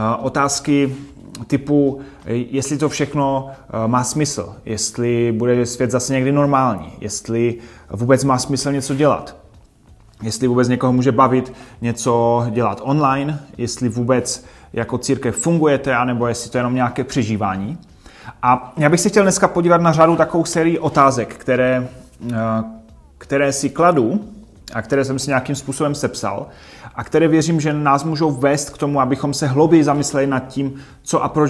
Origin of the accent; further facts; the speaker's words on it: Havířov, Moravian-Silesian Region, Czechia; jsem z Havířova a dneska bych se rád podíval na několik otázek